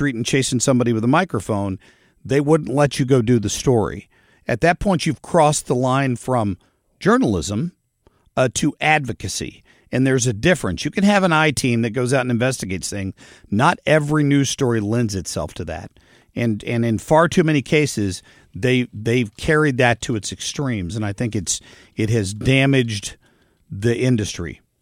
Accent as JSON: {"language": "English", "town": "Cincinnati", "region": "Ohio", "country": "United States", "tie": "born or raised there", "said": "when I grew up in Cincinnati, Ohio, he was the 6 and 11 news anchor at Channel 12, WKRC"}